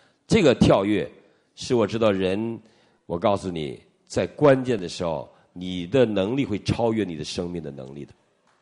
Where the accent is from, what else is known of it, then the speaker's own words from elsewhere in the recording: Northeast China, China; 温哥华人是没有概念的，我们东北人懂